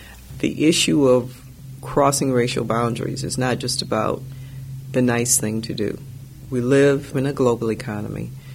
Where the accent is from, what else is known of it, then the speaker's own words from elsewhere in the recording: Milwaukee, Wisconsin, United States; When I was growing up in Milwaukee, you just knew that as an African-American, you did not go across the viaduct to the south side.